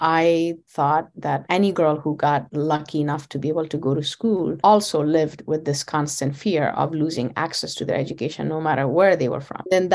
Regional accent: Kabul, Afghanistan; I was born and raised in Kabul, Afghanistan, grew up during the first Taliban regime.

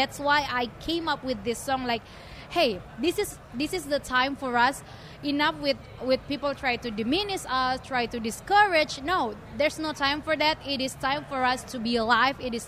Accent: Indonesia; English is a second language; now in United States; From Indonesia.

